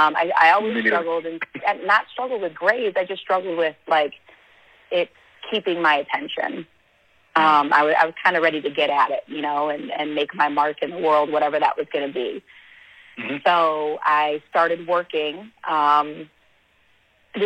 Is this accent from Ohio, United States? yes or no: yes; Ohio, United States; But I grew up in Geauga County, which is about 40 minutes from downtown Cleveland.